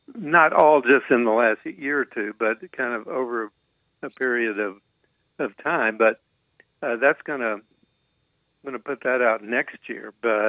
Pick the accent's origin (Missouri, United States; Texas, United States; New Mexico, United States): Texas, United States; Austin; I grew up in Austin, and I played in bands in high school, went to the University of Texas.